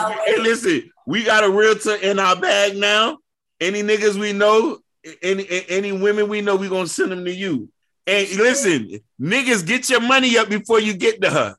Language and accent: English; Liberty City, Florida, United States; I'm from Liberty City. You feel me? I grew up in the streets.